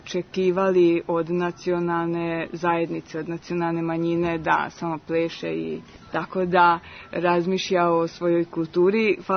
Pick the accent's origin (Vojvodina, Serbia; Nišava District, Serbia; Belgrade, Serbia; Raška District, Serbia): Vojvodina, Serbia; Subotica; Kažem, ja iz Subotice, iz Vojvodine.